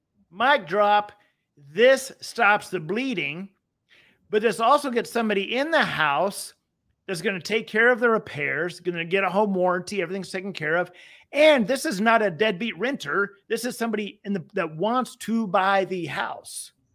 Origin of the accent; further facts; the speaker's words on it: Texas, United States; I like analogies, Jay, and I'm from Texas, so I like analogies, and I like Mexican food.